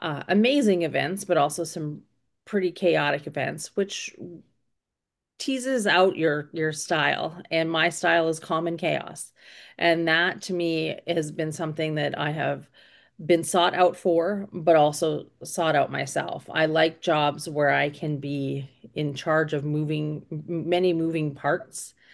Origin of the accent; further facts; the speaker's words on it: Canada; I grew up in all over Canada. I was born in the Arctic, which I've been considerably trying to move further south as I get older, stay warm.